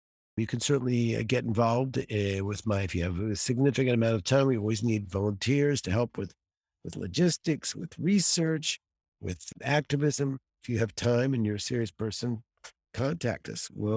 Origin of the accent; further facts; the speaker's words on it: United States; now in Israel; as an American who grew up with geographical representation, I'll pick my constituents.